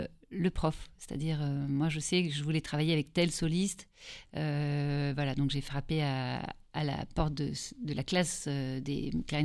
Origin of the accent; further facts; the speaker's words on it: Auvergne-Rhône-Alpes, France; moved away as an adult; now in Paris, France; c'est après quand j'ai quitté l'Auvergne, je me suis retrouvée à Paris et j'ai présenté plusieurs concours pour rentrer dans plusieurs classes.